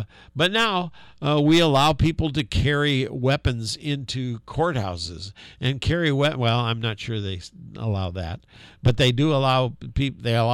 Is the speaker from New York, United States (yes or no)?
no; South Bend, Indiana, United States; And I was raised in South Bend, Indiana. My high school was about 30% African American.